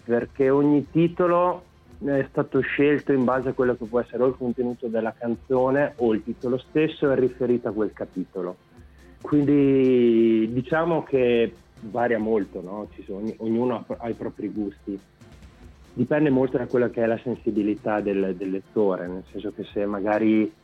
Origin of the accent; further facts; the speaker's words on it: Correggio, Emilia-Romagna, Italy; io comunque sono originario di Correggio